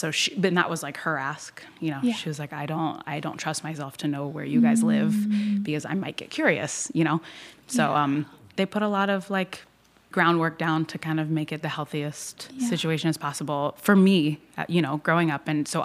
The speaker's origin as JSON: {"language": "English", "town": "Norfolk", "region": "Virginia", "country": "United States", "tie": "born or raised there", "said": "Well, I grew up in Norfolk, Virginia."}